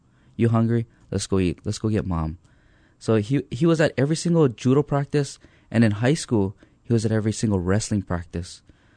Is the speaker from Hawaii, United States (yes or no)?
yes; Pearl City, Hawaii, United States; Well, I grew up in Pearl City in a little suburb called Manana. So I went to Manana Elementary School, then to Highlands Intermediate.